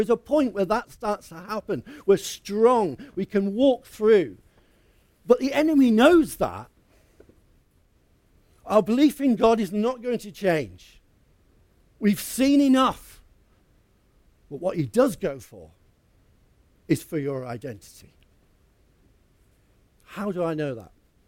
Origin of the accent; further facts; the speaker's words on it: United Kingdom; Being a British person is British ambassador. But that's what we're like. We go to these foreign parts and we think of an ambassador.